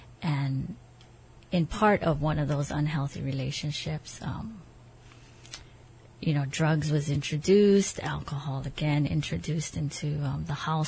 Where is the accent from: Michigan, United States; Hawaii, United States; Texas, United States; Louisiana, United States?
Hawaii, United States; Kailua; I grew up in Kailua, windward side of Oahu, Enchanted Lakes, with my grandparents.